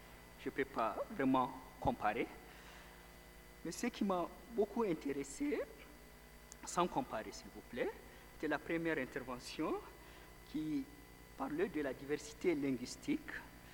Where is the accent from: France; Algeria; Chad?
Chad; les Tchadiens, ce sont les habitants du Tchad, donc je suis Tchadien.